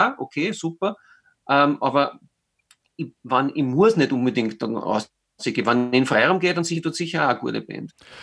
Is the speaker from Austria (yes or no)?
yes; St. Pölten, Lower Austria, Austria; Ich habe gesagt, ja, aus St. Pölten, weil er glaubt, die kommen irgendwo aus England.